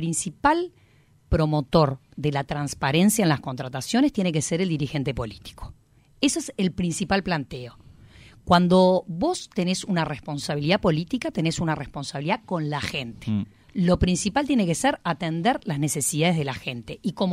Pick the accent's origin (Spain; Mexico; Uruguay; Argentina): Uruguay; Yo como uruguayo tengo que saber